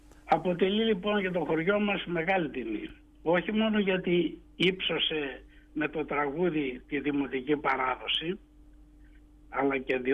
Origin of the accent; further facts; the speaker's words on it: Thessaly, Greece; Βασικά φίλοι από το ίδιο χωριό, καταγόμαστε πράγματι από την Καπά Καρδίτσης και οι δύο.